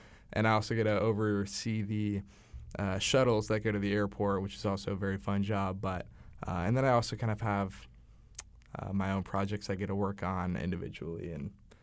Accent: Kansas City, Missouri, United States; I'm from Kansas City, lifelong Chiefs fan.

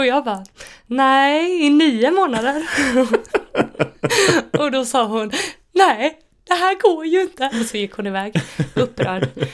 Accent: Tranås, Jönköping County, Sweden; now in Gothenburg, Sweden; Nej, men när jag är hemma i Tranås så slår det mig att när man går ut på Storgatan, då möter man alltid någon man känner. Så när jag kom hem, alltså tillbaka till Göteborg

